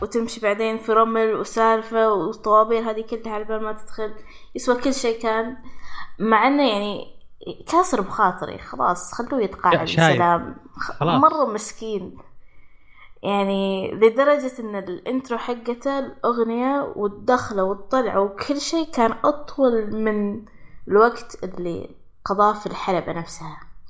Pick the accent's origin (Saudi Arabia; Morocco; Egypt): Saudi Arabia; واللي بناء على جبل طويق عندنا في السعودية